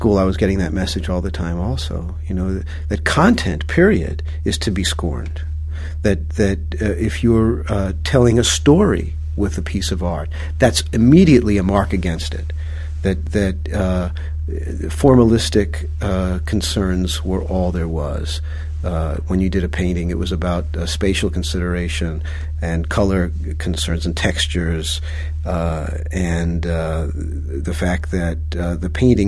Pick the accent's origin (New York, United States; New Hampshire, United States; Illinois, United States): New York, United States; Brooklyn; a kid growing up in Brooklyn without a lot to do.